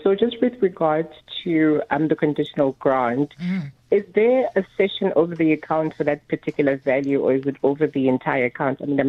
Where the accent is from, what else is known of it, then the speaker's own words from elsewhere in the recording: North West, South Africa; I mean, I'm from the Northwest and I've seen conditions of some clinics and libraries